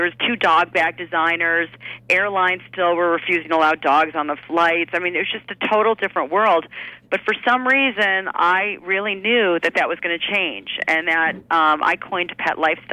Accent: Ohio, United States; I'm from Ohio, so a small town in Ohio. So I grew up with the animals my whole entire life

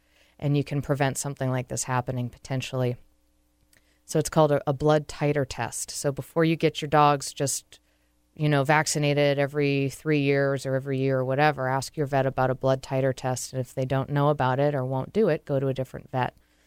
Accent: Massachusetts, United States; So the show is for Remy and Kim and Janet in Massachusetts, my home state.

